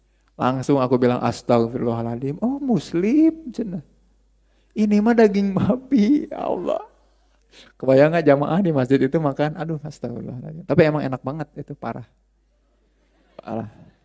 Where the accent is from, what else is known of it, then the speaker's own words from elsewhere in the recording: Bandung, West Java, Indonesia; Saya kan dulu rumah waktu masa kecil saya rumah di Pagarsi. Pagarsi dekat Cibadak. Cibadak kan Chinatown-nya Bandung.